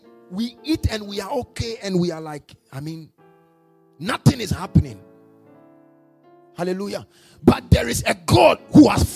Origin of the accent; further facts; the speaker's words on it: Takoradi, Western Region, Ghana; You and I, we are from Takoradi. So we know some of these things.